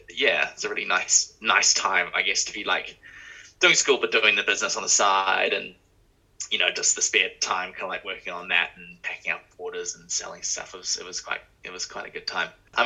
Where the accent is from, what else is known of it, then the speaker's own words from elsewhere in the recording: Auckland, New Zealand; Grew up in Auckland. Been in Auckland all my life, or a Jaffa, as you might say.